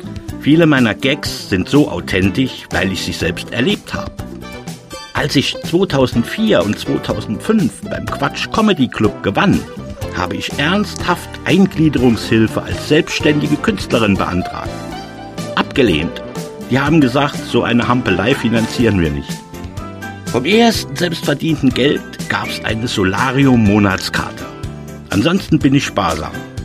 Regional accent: Luckenwalde, Brandenburg, Germany; born there; Ich bin in Luckenwalde geboren, wo die Hollywood-Schaukeln im Garten stehen. So unterhalb von Berlin.

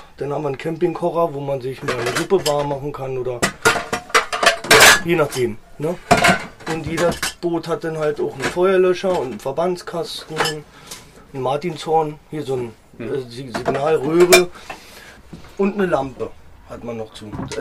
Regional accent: Kotschlag, Brandenburg, Germany; ich komme hier aus der Region, aus Kotschlag. Das ist so ein Nachbardörfchen von Zedernick. Ja, bin hier groß geworden, bin jetzt 34 und ja, bin hier eigentlich schon geboren, sagen wir mal so, mitten im Dorf.

